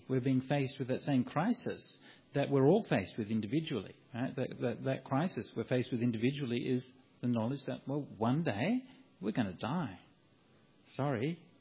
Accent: Bundanoon, New South Wales, Australia; My hometown for many years, Bundanoon, was the first town in the world that banned plastic water bottles.

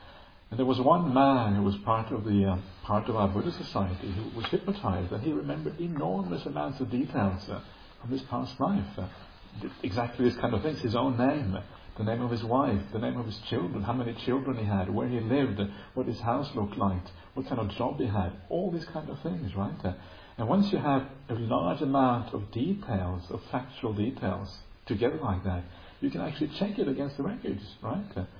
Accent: Norway; also born or lived in United Kingdom; I grew up in Norway, to a large part, also a little bit in the UK and other countries, but to a large part in Norway.

